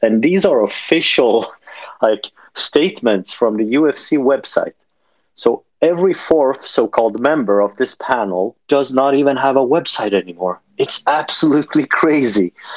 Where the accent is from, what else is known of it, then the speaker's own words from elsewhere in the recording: Sweden; as I am from Sweden